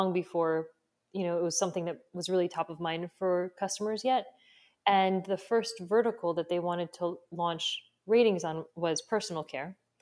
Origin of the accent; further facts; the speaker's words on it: United States; and I'm not Japanese, I'm Taiwanese American, but I ended up in Japan